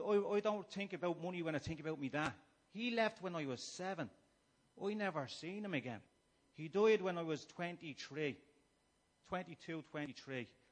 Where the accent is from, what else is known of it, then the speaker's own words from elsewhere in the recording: Dublin, Leinster, Ireland; I grew up in Finglas, like I say.